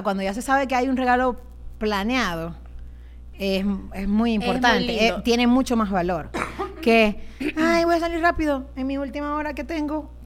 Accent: Maracaibo, Zulia, Venezuela; Porque cuando digo que soy maracucha, yo tengo unos amigos.

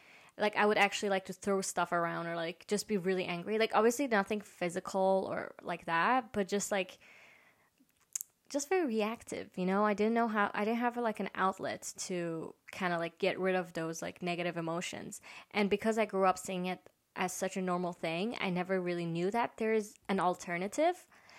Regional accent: China; And even though I grew up like living in China, but just being Persian, the fact that I'm Persian alone

